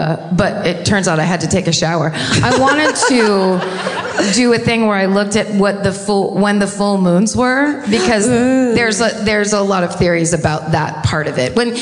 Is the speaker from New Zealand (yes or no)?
no; California, United States; Sorry, I'm from California.